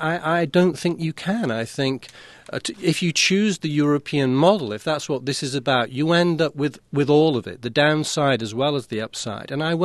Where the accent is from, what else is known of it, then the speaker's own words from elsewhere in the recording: United Kingdom; accent: American; Yeah, well, I'm a Brit.